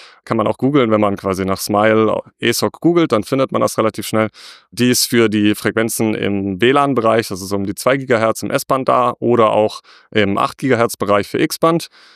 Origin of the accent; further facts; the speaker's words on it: Stuttgart, Baden-Württemberg, Germany; Ich komme aus Stuttgart.